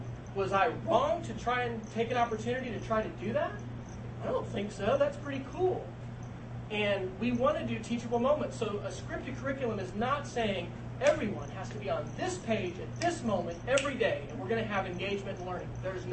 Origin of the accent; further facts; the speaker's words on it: Kansas, United States; now in Texas, United States; I come from Texas. I'm actually a Kansan, so I'm really excited to be here in Kansas because my family still lives in Manhattan. I grew up here, but I've lived in Texas now for 13 years.